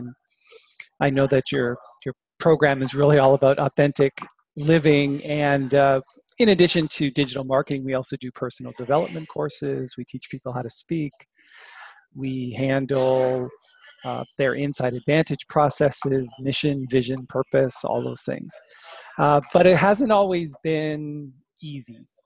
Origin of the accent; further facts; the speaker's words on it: Brantford, Ontario, Canada; I grew up in Brantford, Ontario with Wayne Gretzky.